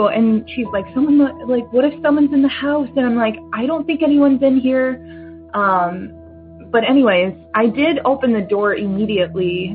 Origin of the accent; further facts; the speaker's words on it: Minnesota, United States; I'm from Minnesota, and I've had a couple experiences in my life, like a lot of people on here.